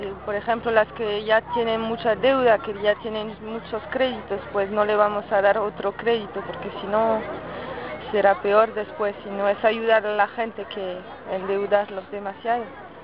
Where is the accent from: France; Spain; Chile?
France; Spanish is a second language; soy de Francia y estoy en América del Sur para 6 meses. Llegué en Brasil hace un mes y después pasé un mes en Argentina y voy viajando hacia Colombia